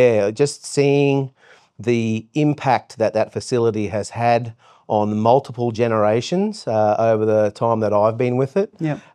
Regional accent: Innisfail, Queensland, Australia; born and bred in Innisfail. So visited the reefs outside of Innisfail many, many times as a young person growing up

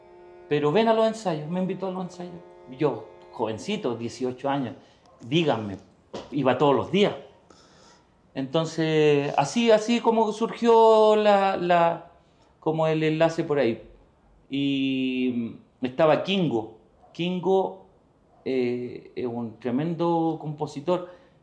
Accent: Talca, Maule, Chile; mira, yo soy de Talca, estudio aquí en la universidad

